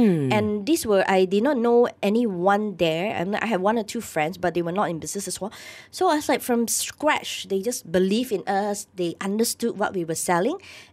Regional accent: Malaysia; I can't read Chinese, so I'm like a Malaysian banana, as we normally say.

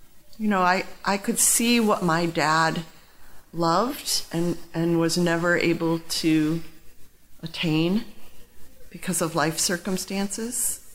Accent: Middletown, Connecticut, United States; also born or lived in Hartford; I was born right here in Hartford at St. Francis Hospital. I grew up in Middletown.

